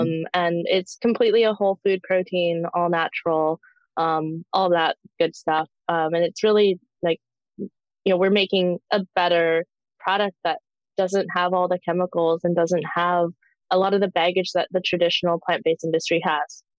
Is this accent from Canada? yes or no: yes; the Prairies, Canada; born there; I was born in the Canadian prairies many years ago